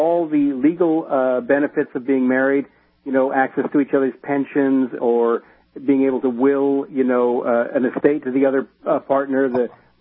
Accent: California, United States; now in United Kingdom; Listen, over here in the U.K., you know, I'm from California originally

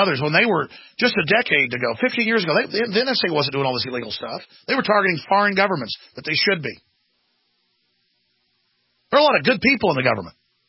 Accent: United States; They know I'm an American as it gets. I mean, quite frankly, I'm as American as it gets. The whole pedigree's ridiculous, okay? Founding Texas, Mayflower, 1776, everything.

